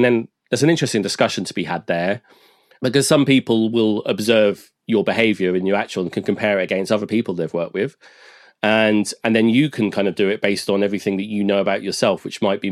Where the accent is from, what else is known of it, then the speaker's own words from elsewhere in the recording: United Kingdom; being British, self-deprecating and all